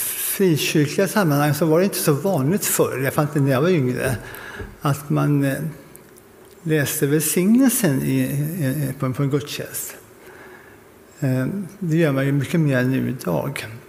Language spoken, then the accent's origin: Swedish; South India, India; now in Sweden; när jag var barn i Indien så hade vi nära bekanta som var läkare på ett sjukhus i södra Indien